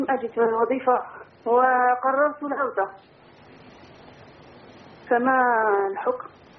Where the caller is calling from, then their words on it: Algeria; أنا عملت في البنك، في بنك إحنا عندنا في الجزائر البنوك كلها بفائدة